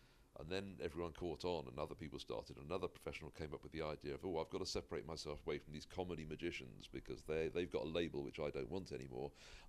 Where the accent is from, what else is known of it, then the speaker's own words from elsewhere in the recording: United Kingdom; accent: British; now in United States; I didn't move to America going, if I move to America, my British accent will be a real advantage to me.